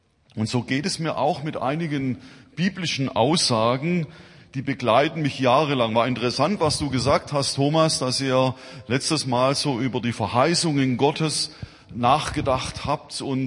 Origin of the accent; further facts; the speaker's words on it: Swabia, Germany; ich komme ja ursprünglich, oder wir kommen ursprünglich aus Schwaben